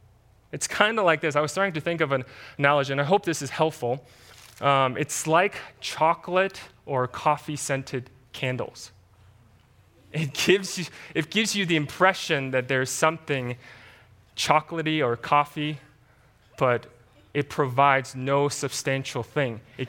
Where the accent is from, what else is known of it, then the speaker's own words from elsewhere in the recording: South Korea; English is a second language; moved away; I remember growing up in Korea and my parents were loving parents.